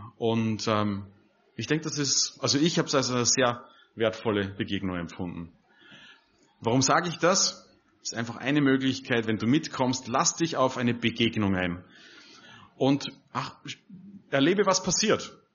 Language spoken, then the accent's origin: German; Austria; ich komme aus Österreich